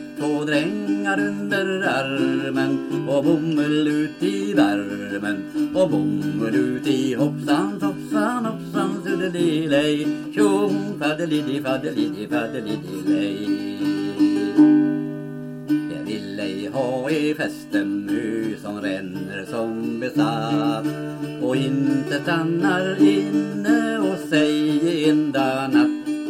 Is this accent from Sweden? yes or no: yes; Myrvärd, Sweden; Mm. Och jag är född här i Myrvärd. Den 12 januari 1911. Jag har bott där hela livet.